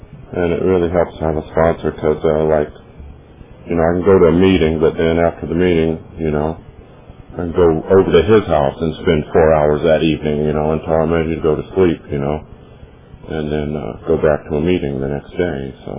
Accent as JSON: {"language": "English", "town": "Reno", "region": "Nevada", "country": "United States", "also_born_or_lived": "Modesto", "said": "I'm from Reno. I've been in Reno 4 years now. I guess I did a geographical. But I lived here in Modesto 8 years"}